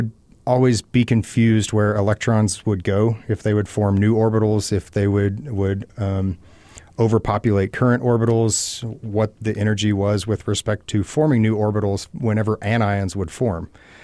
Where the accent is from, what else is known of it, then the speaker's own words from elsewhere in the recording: Kentucky, United States; Rural Kentucky, middle of the woods.